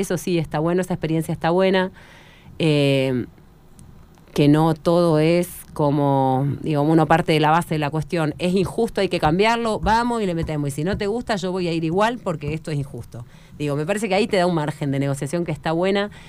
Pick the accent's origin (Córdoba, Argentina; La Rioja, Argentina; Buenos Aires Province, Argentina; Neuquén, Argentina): Neuquén, Argentina; quienes somos neuquinos, no sé si nacido y criado, pero yo soy nacido y criado igual